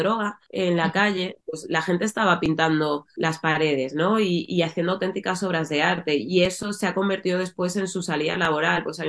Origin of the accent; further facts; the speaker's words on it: Alcorcón, Community of Madrid, Spain; yo que soy de Alcorcón, pues aquí la cultura hip hop tenía peso